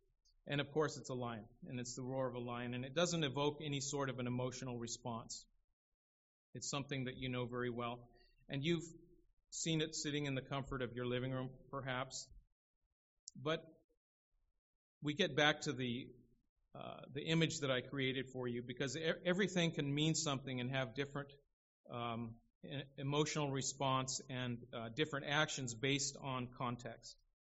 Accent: Pasadena, California, United States; I grew up in Pasadena

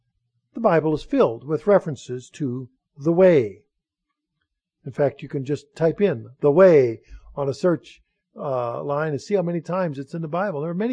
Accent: New York, United States; You know, I was raised in the North Country and I never shivered so much as I did that day.

